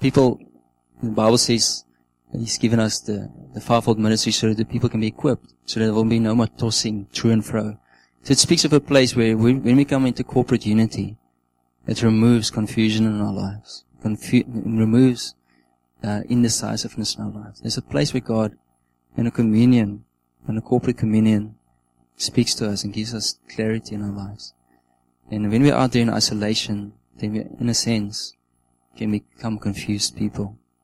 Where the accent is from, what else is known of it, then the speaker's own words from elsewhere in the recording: Namibia; I come from Namibia